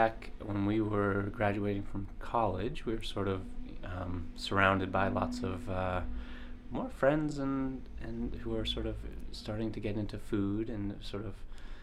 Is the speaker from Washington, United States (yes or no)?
no; Maine, United States; And I grew up in Maine.